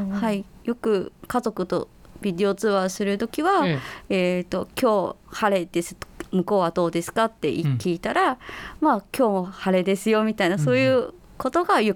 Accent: Nanjing, Jiangsu, China; Japanese is a second language; now in Japan; 私は中国から、来ました。中国の南京の出身です。

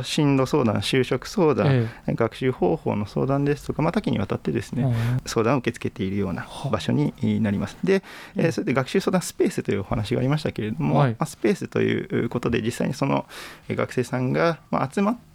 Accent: Tokyo, Japan; 私は東京の出身です。

